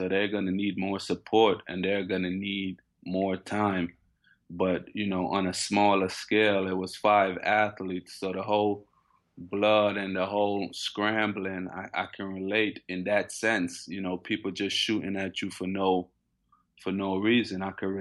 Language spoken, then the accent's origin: English; New York, United States; Maybe more so being a New Yorker, more than anything, played a factor into that.